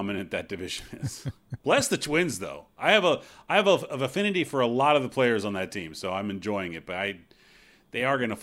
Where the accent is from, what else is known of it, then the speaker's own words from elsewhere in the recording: United States; I've been calling him Robert, you know, because I'm American, first of all.